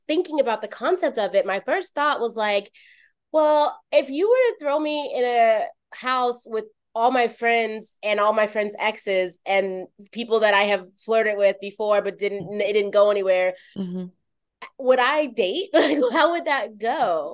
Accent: United States; I'm so American and I feel so embarrassed admitting this, especially like having lived in multiple countries

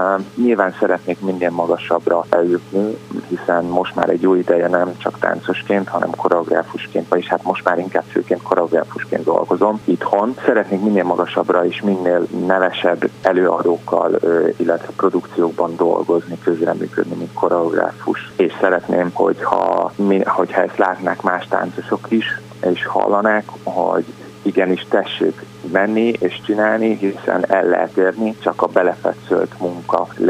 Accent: Hungary; hogy egyedüli magyarként vagyok ebben, és képviseltem Magyarországot

